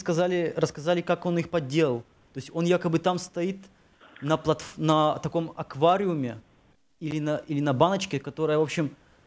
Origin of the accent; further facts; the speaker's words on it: Germany; Не, я из Германии.